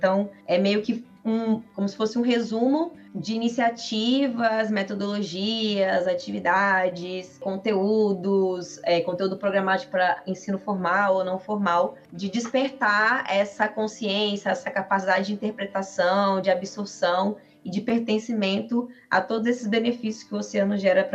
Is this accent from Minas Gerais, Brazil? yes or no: yes; Minas Gerais, Brazil; Eu sou do interior de Minas, né?